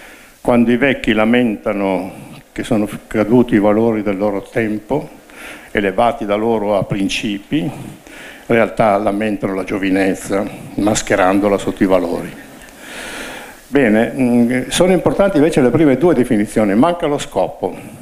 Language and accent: Italian; Greece; Italian is a second language; io che cristiano non sono perché sono greco